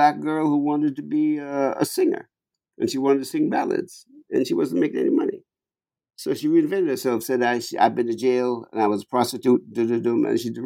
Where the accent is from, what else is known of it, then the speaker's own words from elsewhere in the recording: New York, United States; I'm a New Yorker, right?